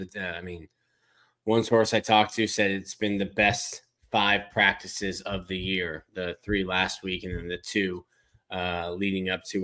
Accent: Florida, United States; I'm from South Florida, but the house I grew up in was built after Hurricane Andrew

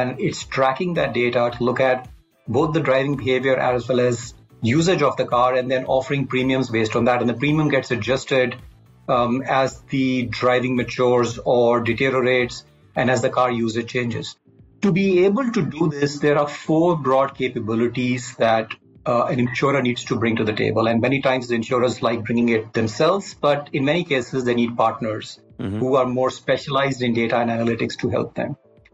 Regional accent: Delhi, India; also born or lived in Kashmir; I'm born and brought up in Delhi, largely, though I must say I spent some time in Kashmir.

